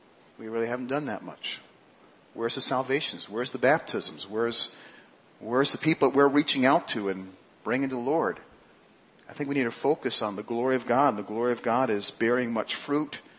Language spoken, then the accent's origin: English; Queens, New York, United States; I'm a city boy, so we didn't have much in the way of property or grass or anything else. I grew up in Queens.